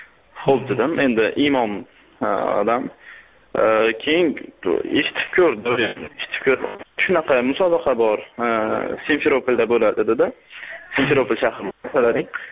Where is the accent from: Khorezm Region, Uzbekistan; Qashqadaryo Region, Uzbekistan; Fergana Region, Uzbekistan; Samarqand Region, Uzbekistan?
Fergana Region, Uzbekistan; Fergana; moved away as an adult; O'zbekistonni Farg'ona shahridanman, Farg'onani o'zidan. Ukrainaga shu 2011 yilda shu o'qishga kelganman. Lugansk shahriga, Ukraina Lugansk shahrida, sharqiy Ukrainada joylashgan